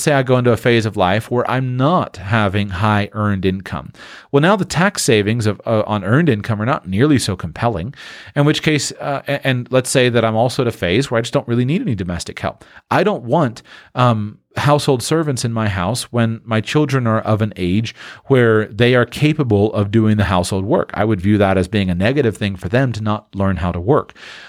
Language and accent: English; Florida, United States; I grew up in the Sunshine State